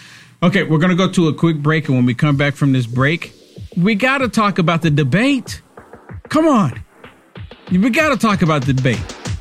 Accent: Illinois, United States; I am from Illinois.

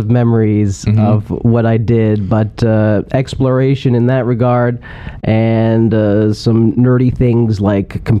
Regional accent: Stoney Creek, Ontario, Canada; I grew up in a modest-sized town called Stony Creek, Ontario.

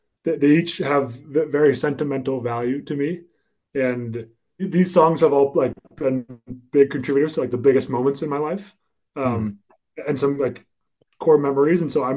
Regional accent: Los Angeles, California, United States; I grew up in Los Angeles. I'm the youngest of three boys. Went to an all-boys Catholic high school called Loyola.

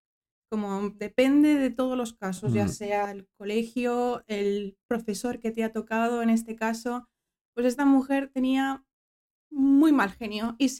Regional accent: Valencian Community, Spain; A ver, mi familia toda es francesa, pero yo he vivido gran parte de mi vida en la Comunidad Valenciana.

